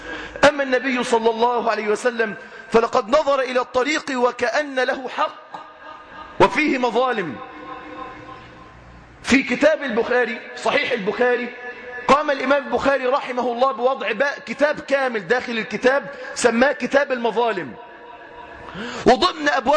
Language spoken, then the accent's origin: Arabic; Egypt; دي المهازل اللي بتحصل عندنا في مصر للأسف.